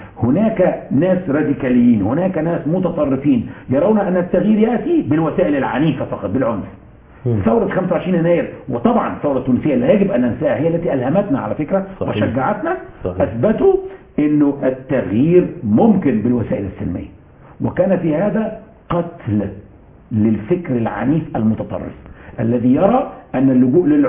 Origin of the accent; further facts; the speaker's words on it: Egypt; انا مصري، فخور ان انا مصري